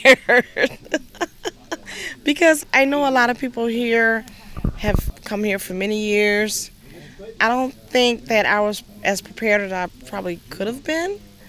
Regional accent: Lake Bluff, Illinois, United States; I'm from Lake Bluff, Illinois.

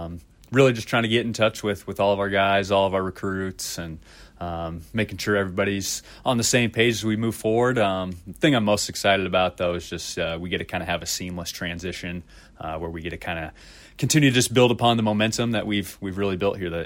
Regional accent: Ankeny, Iowa, United States; So I'm originally from Ankeny

